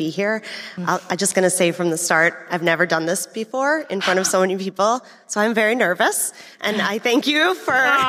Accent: Naperville, Illinois, United States; I grew up in Naperville, an area that had very few visibly homeless people

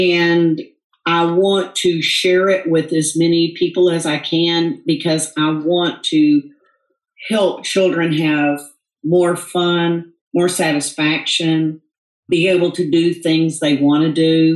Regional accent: the South, United States; Or if you have a hitch in your giddy up, because I'm from the South, then if you have a cog in your spokes, then I can help you

